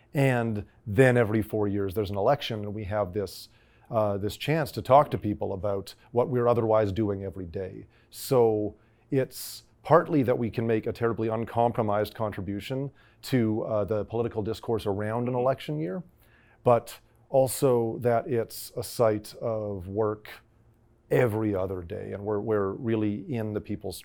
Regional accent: Winnipeg, Manitoba, Canada; I grew up in Winnipeg around spaces that are sadly no longer with us of great importance

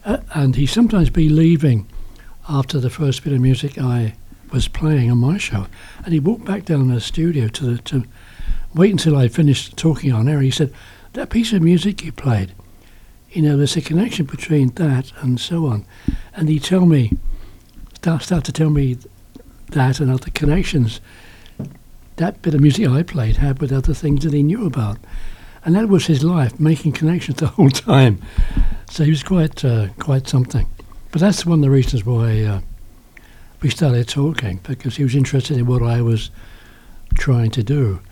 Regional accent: England, United Kingdom; now in Canada; I'm glad I come from England

